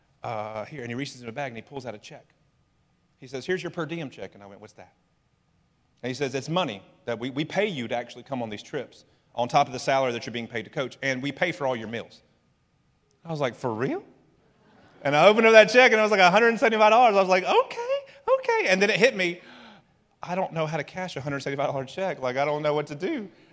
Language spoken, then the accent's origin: English; Alabama, United States; I'm from Alabama, and they gave me money.